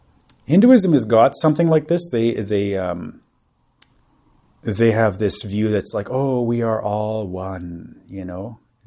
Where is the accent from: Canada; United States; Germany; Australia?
Canada; I am a person, I am a Canadian